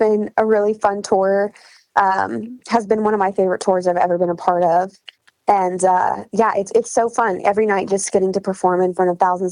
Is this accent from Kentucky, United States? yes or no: yes; Lexington, Kentucky, United States; I am from Lexington, Kentucky. I grew up wanting to be an astronaut